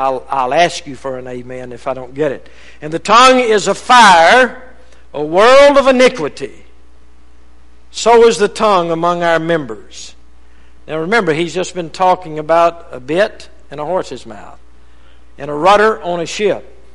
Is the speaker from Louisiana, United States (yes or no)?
yes; Rava, Louisiana, United States; That boat was bigger than my town, you know, where I was raised in Rava, Louisiana.